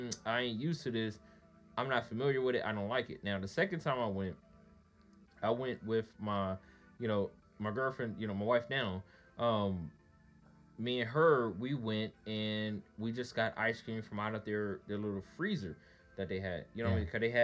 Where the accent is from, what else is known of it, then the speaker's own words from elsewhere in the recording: Virginia Beach, Virginia, United States; When I came from Virginia Beach, that's a melting pot. Dog, that's over there where the Navy people lived at.